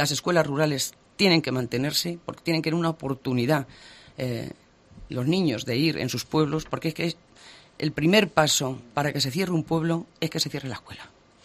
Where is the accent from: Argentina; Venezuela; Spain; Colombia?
Spain; somos de la España vaciada, nos hemos criado en la España vaciada